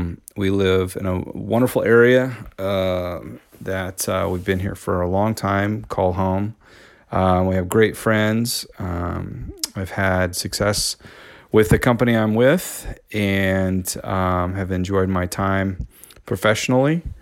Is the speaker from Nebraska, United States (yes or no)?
yes; Lincoln, Nebraska, United States; now in Springdale, United States; I grew up in Lincoln, Nebraska, went to school at the University of Nebraska.